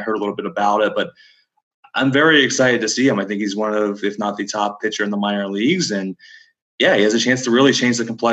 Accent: Florida, United States; Central Florida I grew up around Central Florida, and I didn't know this college even existed until Nate Pearson put it on the map.

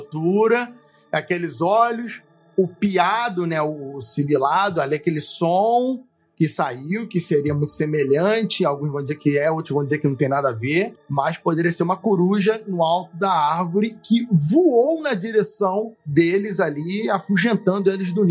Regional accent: Rio de Janeiro, Brazil; Aí, aqui, sendo carioca, vou te falar que o carioca faz tudo que você pode fazer de tênis, faz de chinelo

